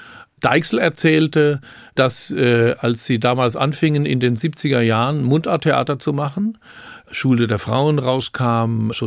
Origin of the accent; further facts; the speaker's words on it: Heidelberg, Baden-Württemberg, Germany; Ich komme ja aus Heidelberg, gut, das ist 100 Kilometer südlich.